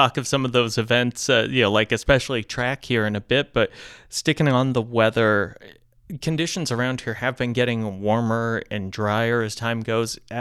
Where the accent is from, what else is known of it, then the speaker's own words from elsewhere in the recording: Tucson, Arizona, United States; Back in my hometown, it was stuff like the Tucson Festival of Books and the Gem and Mineral Show that just meant you couldn't get a hotel room there in February at all.